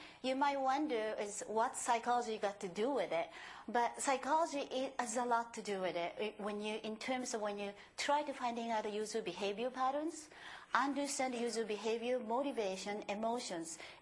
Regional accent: Japan; I'm myself from Japanese as well.

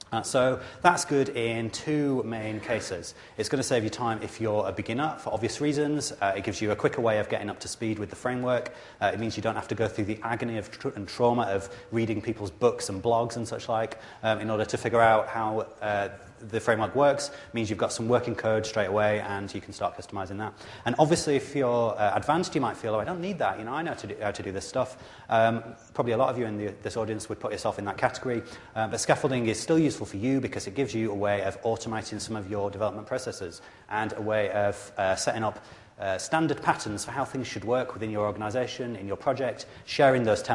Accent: England, United Kingdom; I'm a program manager on the ASP.NET team. I'm from England, as you can probably tell.

